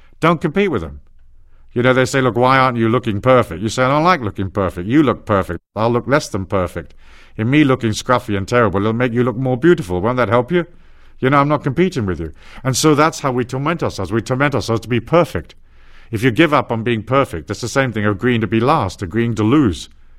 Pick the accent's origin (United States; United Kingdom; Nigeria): United Kingdom; England; I'm an English tourist.